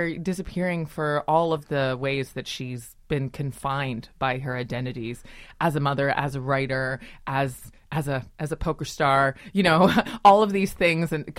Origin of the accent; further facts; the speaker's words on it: Pennsylvania, United States; also born or lived in Chile / Brazil / New York; I grew up in Appalachia, about 2 hours outside of Pittsburgh.